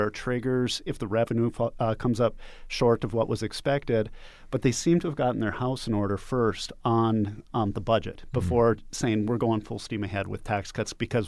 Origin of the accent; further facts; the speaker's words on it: Alabama, United States; One example, I came here from Alabama.